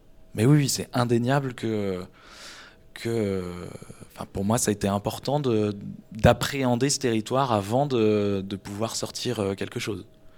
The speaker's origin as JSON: {"language": "French", "region": "Pays de la Loire", "country": "France", "also_born_or_lived": "Tours / Brittany / Clermont-Ferrand / Berry", "said": "Je suis originaire de l'Anjou, dans le pays du Muscadet. Et en fait, après, j'ai fait des études à Tours. Après, j'ai habité un tout petit peu en Bretagne, plus longtemps du côté de Clermont-Ferrand."}